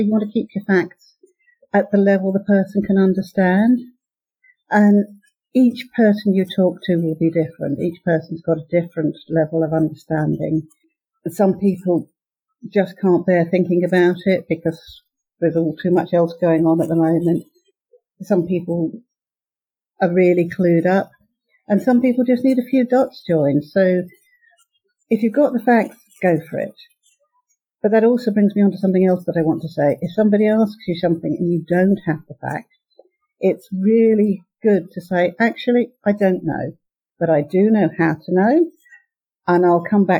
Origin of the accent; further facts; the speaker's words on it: England, United Kingdom; So we're English. Let's talk about the weather.